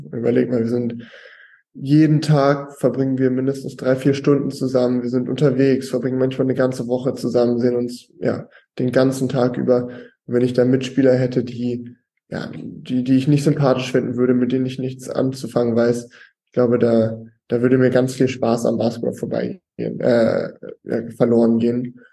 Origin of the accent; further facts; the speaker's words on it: Hamburg, Germany; Ich als Hamburger mag Großstädte ganz gerne.